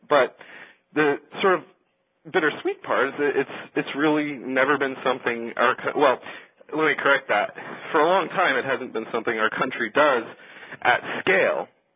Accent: Washington, United States; just like my home state of Washington State

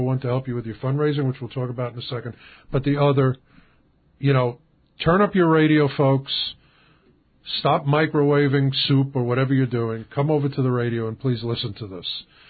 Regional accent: Brooklyn, New York, United States; Listen, I'm from Brooklyn, and I'm an investigator.

